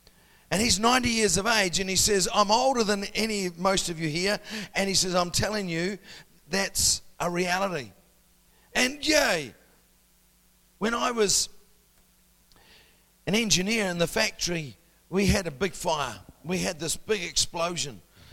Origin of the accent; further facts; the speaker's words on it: New Zealand; I grew up in New Zealand